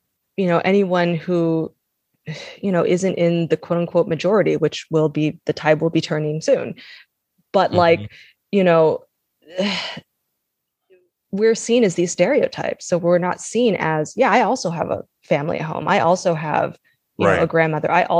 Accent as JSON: {"language": "English", "town": "Palmdale", "region": "California", "country": "United States", "tie": "born or raised there", "also_born_or_lived": "Panorama City", "said": "I was born in Panorama City, which is the valley in California. And then, we moved to this town called Palmdale, which is, like in the desert north of LA."}